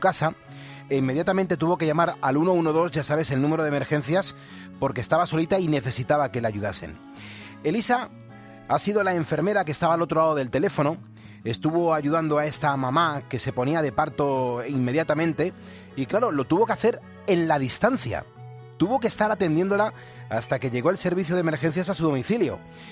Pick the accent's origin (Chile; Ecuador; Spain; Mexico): Spain; Nosotros somos españoles, nos sentimos muy orgullosos